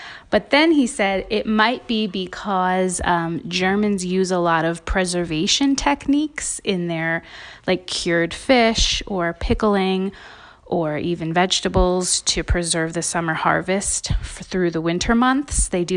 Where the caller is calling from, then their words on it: Denver, Colorado, United States; I'm calling from Denver, Colorado.